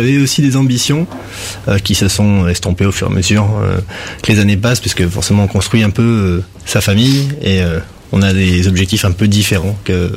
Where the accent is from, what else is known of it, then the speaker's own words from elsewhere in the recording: Poitiers, Nouvelle-Aquitaine, France; Donc moi je suis de Poitiers à la base